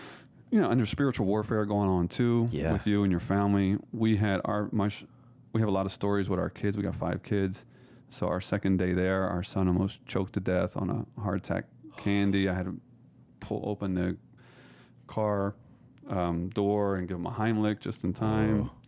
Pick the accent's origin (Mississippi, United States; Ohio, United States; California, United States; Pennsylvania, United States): Pennsylvania, United States; Philadelphia; I'm from Philly, which is the city of liberty, you know, and so we like freedom too.